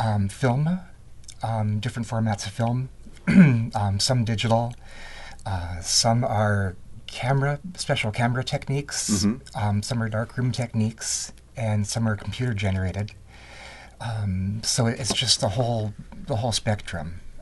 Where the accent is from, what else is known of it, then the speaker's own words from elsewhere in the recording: Tucson, Arizona, United States; I would photograph ghost towns as a child growing up in Tucson, Arizona.